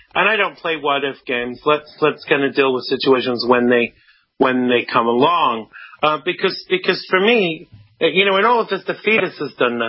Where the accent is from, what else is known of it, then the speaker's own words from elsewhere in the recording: United States; And that's concerning for me, you know, as a Christian, as a conservative, as an American.